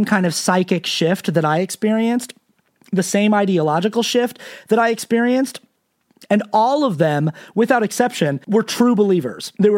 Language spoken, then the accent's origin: English; Sandy, Utah, United States; I was raised in the Mormon church in Sandy, Utah.